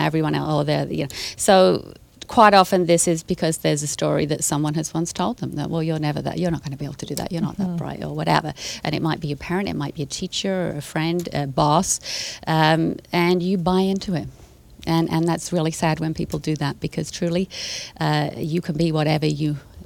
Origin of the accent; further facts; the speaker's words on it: England, United Kingdom; now in Canada; in Canada, I've noticed my weird accent is from England originally.